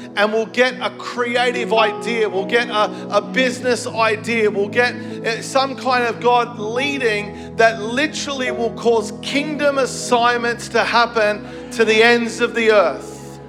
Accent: Melbourne, Victoria, Australia; because I grew up here in Melbourne.

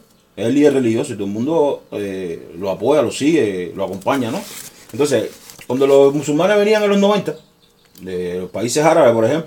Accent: Manzanillo, Granma, Cuba; born there; Yo nací en Manzanillo.

